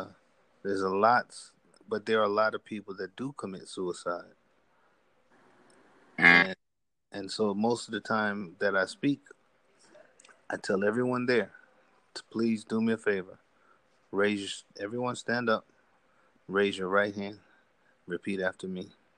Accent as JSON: {"language": "English", "town": "Las Vegas", "region": "Nevada", "country": "United States", "tie": "born or raised there", "said": "growing up in Vegas, it's the fight capital of the world."}